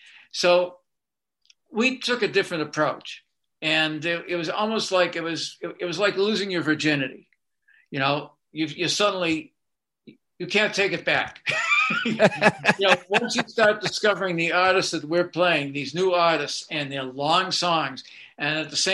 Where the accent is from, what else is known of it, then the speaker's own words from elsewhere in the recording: Boston, Massachusetts, United States; accent: Boston; And they'd hear my Boston accent. And they'd say, "You're not from here." And I said, "No, I just moved from Boston."